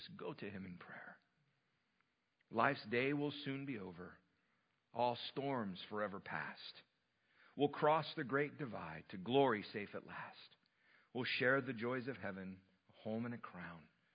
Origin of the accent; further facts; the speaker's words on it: England, United Kingdom; when I was a young man growing up in England